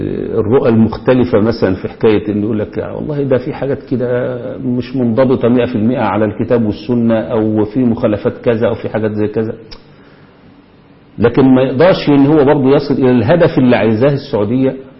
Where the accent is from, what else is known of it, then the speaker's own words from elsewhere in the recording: Egypt; بل إن عندنا في مصر مثلا